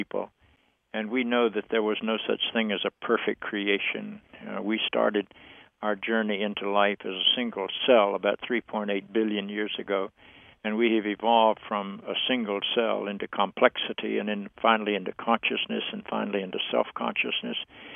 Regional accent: the South, United States; I grew up in the South, and we had to fight the civil rights battles for the dignity and humanity of people of color

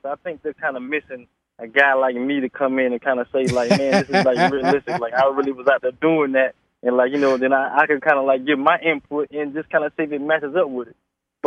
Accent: Miami, Florida, United States; went from Miami, and I came from Miami to go to Oakland, it was a little different

